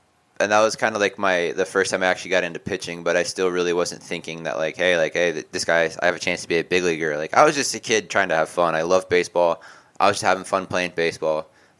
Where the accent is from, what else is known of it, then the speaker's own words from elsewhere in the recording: Oregon, United States; And then my family moved, and we moved to from Eastern Oregon to Western Oregon, and so now I'm in a much bigger area, much bigger town.